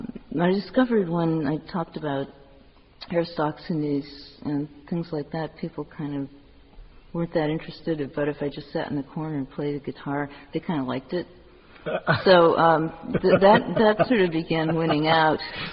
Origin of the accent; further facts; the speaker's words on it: Chicago, Illinois, United States; I'm from Chicago